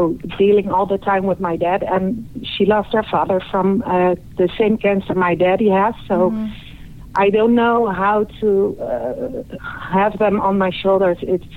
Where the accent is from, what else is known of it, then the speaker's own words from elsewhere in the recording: Netherlands; from the Netherlands.